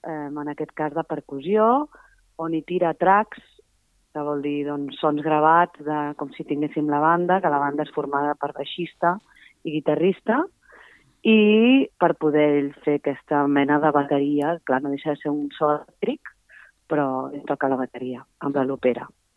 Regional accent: Tiana, Catalonia, Spain; Jo soc del Maresme, de Tiana, lliure i tropical, i llavors, doncs, bueno, les lletres és un recull de la meva infantesa

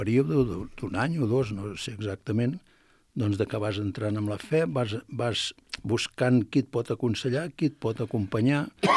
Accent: Sabadell, Catalonia, Spain; born there; jo vaig néixer a Sabadell, d'una família molt humil, el pare fuster, la mare treballant en una fàbrica

